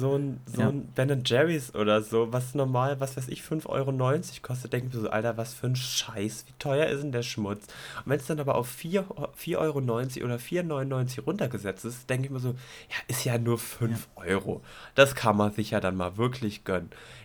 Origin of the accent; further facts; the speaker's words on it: Baden-Württemberg, Germany; Ich als Schwabe stehe so oder so auf Sonderaktionen und Rabatte